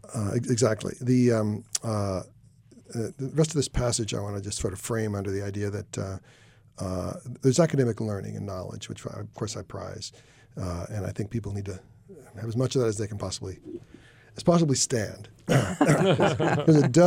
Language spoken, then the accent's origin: English; California, United States; Here we are from Northern California. We love the nature, outdoors, all these activities.